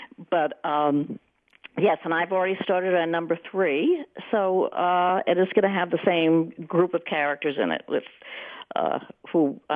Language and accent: English; Briarcliff Manor, New York, United States; I was brought up in Briarcliff Manor, which is a suburb of New York City